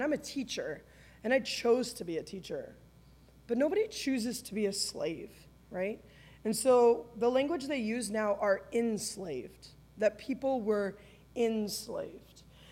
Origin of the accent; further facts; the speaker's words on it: Anaheim, California, United States; And so I grew up, many of you know this, I grew up in Anaheim, in Orange County. Went to college in Irvine, right down the street, served in Costa Mesa, served in Dallas, served in Orange and Marietta, and now I'm in Paris.